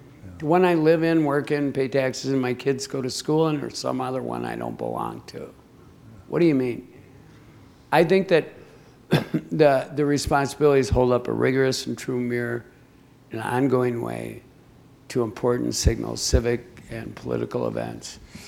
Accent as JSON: {"language": "English", "region": "Minnesota", "country": "United States", "said": "and I came from Minnesota where everything is white. The food is white."}